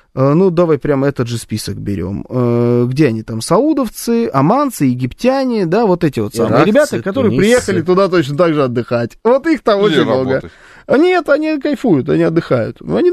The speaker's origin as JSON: {"language": "Russian", "country": "Russia", "said": "я ему сказал, что я из России"}